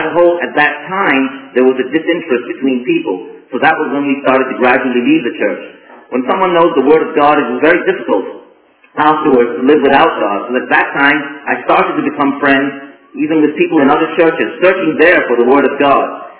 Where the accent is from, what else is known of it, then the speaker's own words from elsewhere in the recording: Armenia; English is a second language; So I laughed and said, "How can I not speak Armenian if I'm from Armenia?"